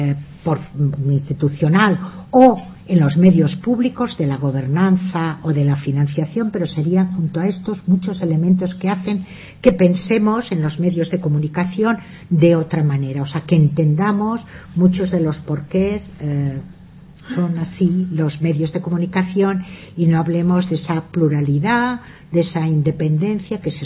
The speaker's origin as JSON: {"language": "Spanish", "region": "Catalonia", "country": "Spain", "said": "precisamente soy catalana, y por qué hablo el catalán"}